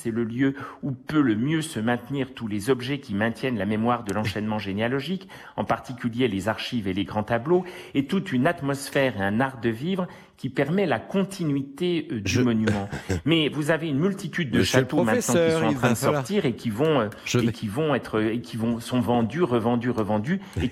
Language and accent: French; Nancy, Grand Est, France; Je suis de l'Est de la France, donc j'ai passé mon enfance à Nancy.